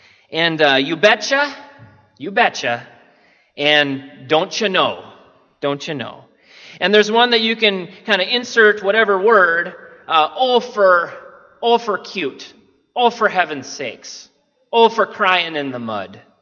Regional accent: Minnesota, United States; also born or lived in Georgia; I grew up in Minnesota, and that's what we used to call it.

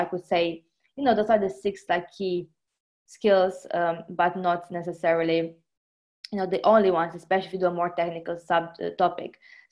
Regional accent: Romania; first language Romanian; English is a second language; I read a lot of journals in Romanian, for example, my first language.

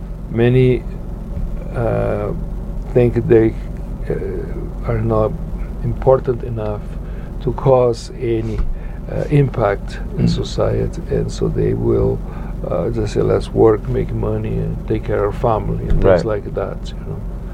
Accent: Brazil; now in United States; I was born and raised in Brazil, and I came to America. And after living in America for a few years, I became a naturalized American citizen.

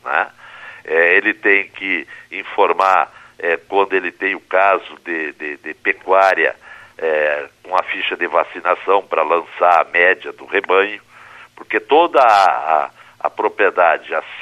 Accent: Rosário do Sul, Rio Grande do Sul, Brazil; eu sou da região da Campanha, Rosário do Sul, um termo nosso

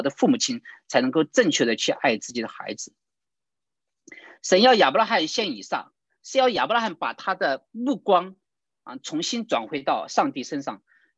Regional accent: China; 为自己我们中国人喜欢就是光宗耀祖

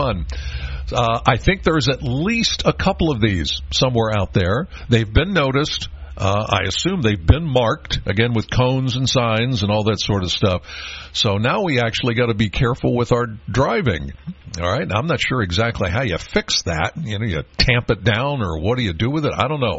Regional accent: Penns Valley, Pennsylvania, United States; I'm from Penns Valley.

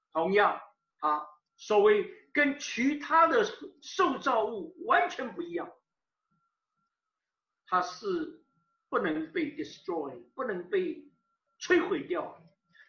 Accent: China; 那么这些东西，我们中国人统称为把它叫做

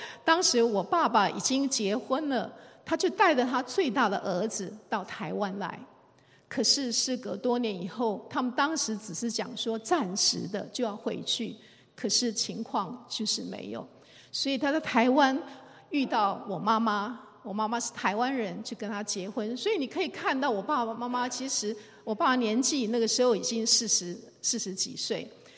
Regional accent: China; now in United States; 我刚开始1990年来的时候，每次人家问我，那我就说哦 I'm Chinese， 然后有人说哦 Chinese， 然后后来隔几年说，从有些人开始有点知道 China， 就说哦那你从 China 什么地方来，我说哦台湾。

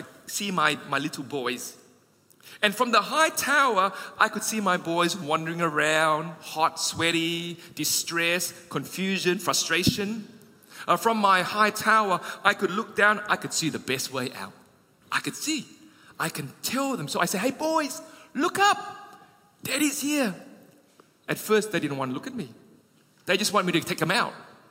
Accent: Perth, Western Australia, Australia; So I'm from Perth

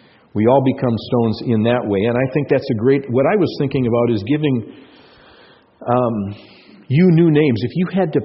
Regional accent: Minnesota, United States; I grew up hunting agates in Minnesota, Lake Superior agates, and we would comb through many rocks.

